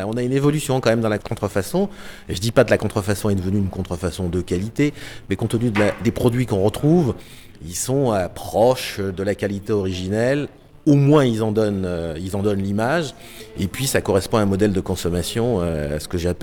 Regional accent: Marseille, Provence-Alpes-Côte d'Azur, France; Je suis marseillais jusqu'au bout des ongles

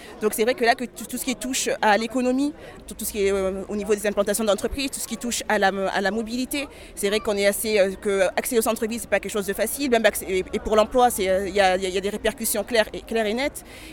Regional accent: Marseille, Provence-Alpes-Côte d'Azur, France; Je suis une femme et je suis surtout marseillaise.

